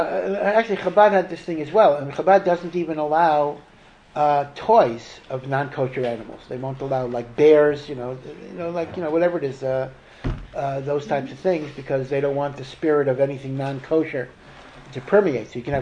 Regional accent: Washington, District of Columbia, United States; I come from Washington, D.C., around there

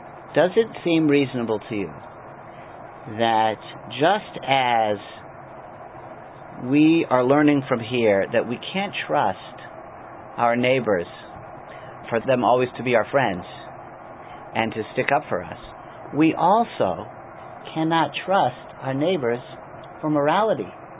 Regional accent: United States; born there; thank God I'm American born, and even my parents, my mother's American born, my father was an immigrant

